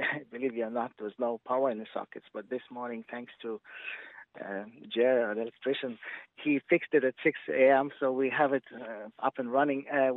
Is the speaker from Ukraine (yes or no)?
yes; Ivano-Frankivsk, Ivano-Frankivsk Oblast, Ukraine; English is a second language; now in Ireland; Originally, I'm from the town called Ivano-Frankivsk in Ukraine, but I've been in Ireland for over 20 years now.